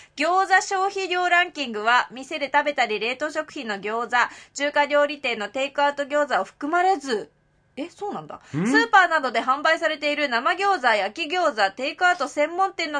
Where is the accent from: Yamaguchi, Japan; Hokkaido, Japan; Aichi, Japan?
Hokkaido, Japan; 私、北海道出身なんで